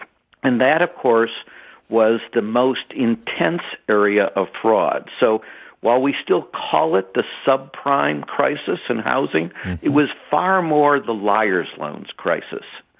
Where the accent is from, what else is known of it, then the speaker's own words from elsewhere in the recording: Dearborn, Michigan, United States; also born or lived in Detroit; Yes, and I was born in Detroit and grew up in Dearborn, so